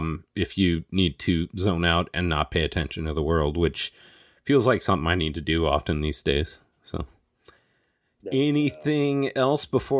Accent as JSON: {"language": "English", "town": "Anchorage", "region": "Alaska", "country": "United States", "tie": "born or raised there", "said": "I will say the Korean food growing up in Anchorage, Alaska was legit, too."}